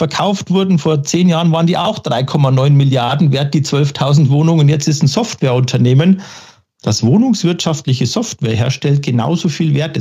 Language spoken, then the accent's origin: German; Munich, Bavaria, Germany; Ich komme aus München und da trinkt man dann doch eher mal ein Weißbier oder sowas.